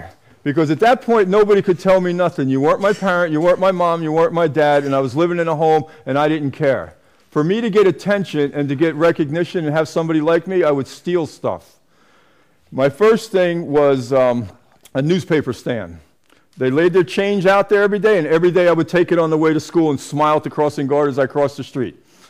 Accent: New York City, New York, United States; I was born in 1953 in New York City. My mother left me with black babysitters in Harlem during that period of time

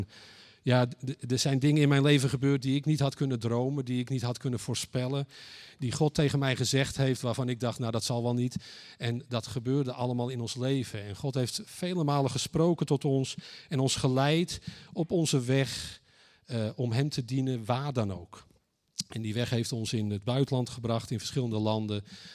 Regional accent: North Holland, Netherlands; now in Heerhugowaard, Netherlands; Wij zijn, we komen oorspronkelijk uit Zaandam en Den Helder. We wonen nu in Heerhugowaard.

